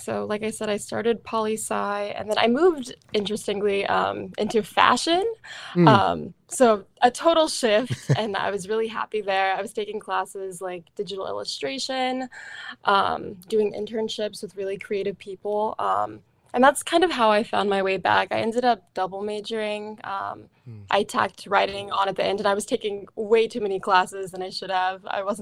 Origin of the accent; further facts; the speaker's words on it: Texas, United States; Yeah, so I'm originally from Texas, in between San Antonio and Austin, Texas.